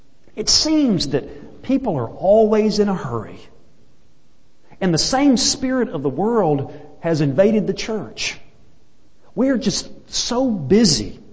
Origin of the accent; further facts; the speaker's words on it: Lubbock, Texas, United States; I grew up in West Texas, and we had tornadoes quite often. I grew up in Lubbock, the hub of Tornado Alley.